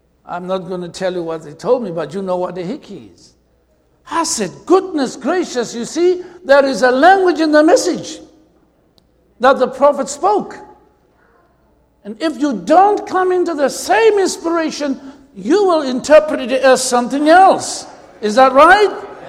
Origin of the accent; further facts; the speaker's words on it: South Africa; Remember, I'm South African.